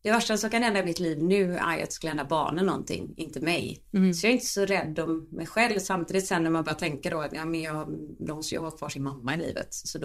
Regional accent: Onsala, Halland County, Sweden; Jag är ursprungligen från Onsala, en ort utanför Göteborg.

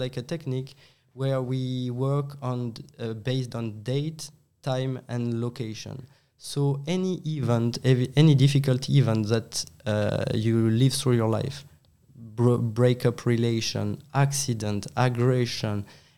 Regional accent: Strasbourg, Grand Est, France; English is a second language; I come from Strasbourg.

